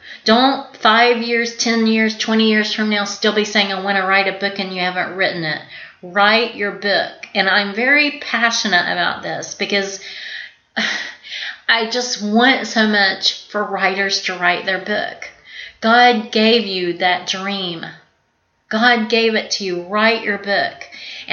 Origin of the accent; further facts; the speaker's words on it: Georgia, United States; Or as we say in the South, where I grew up in South Georgia, eat the meat and spit out the bones.